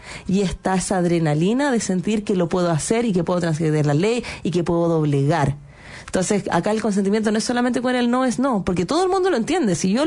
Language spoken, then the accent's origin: Spanish; Chile; nosotros como chilenos, en general, transgredemos constantemente los límites del otro